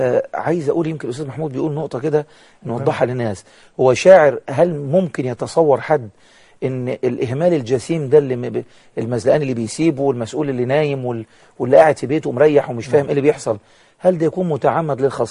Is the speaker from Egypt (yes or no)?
yes; Egypt; على أعلى أميز الحاجات الموجودة عندنا في مصر